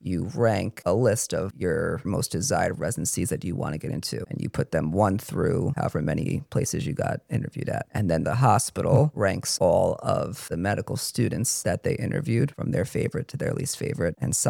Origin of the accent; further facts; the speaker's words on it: New York, United States; I grew up in Rockland County. I went to New Jersey for college. So most of my family and friends were local.